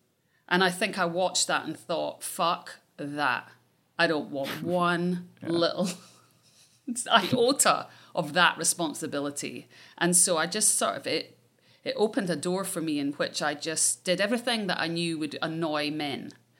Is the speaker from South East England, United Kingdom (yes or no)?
no; Scotland, United Kingdom; again, I'm Scottish